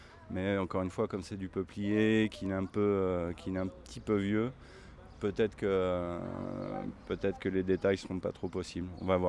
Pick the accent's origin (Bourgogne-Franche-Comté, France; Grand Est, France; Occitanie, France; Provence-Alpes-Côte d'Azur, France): Occitanie, France; Alors moi … je suis sculpteur sur bois. Ouais. Voilà, je viens d'Ariège.